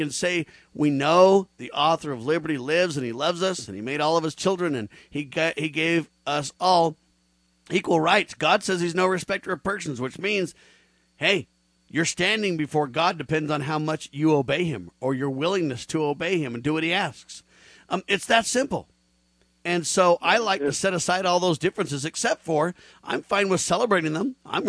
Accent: United States; You ready? I'm an American.

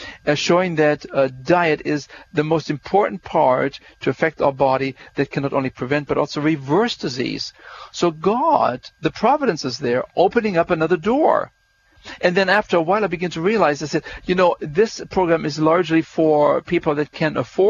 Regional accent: Germany; I grew up in Germany after World War II. There was nothing there, six children in the family, coming from a very humble background. There I am a member of the Lutheran Church.

